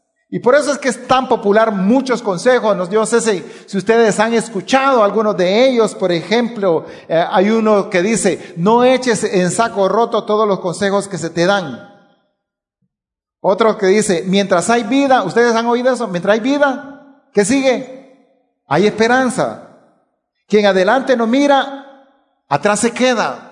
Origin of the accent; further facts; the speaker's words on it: Honduras; había un señor que había llegado a mi pueblo, y en ese señor tenía la fama, o se sabía que él había sido una persona que había sido un gran maestro de aquí en Honduras